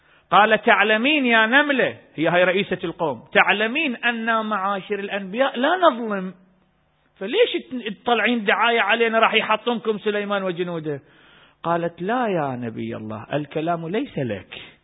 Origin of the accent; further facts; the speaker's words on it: Iraq; يسمونها عندنا بالعراق باللغة حسجه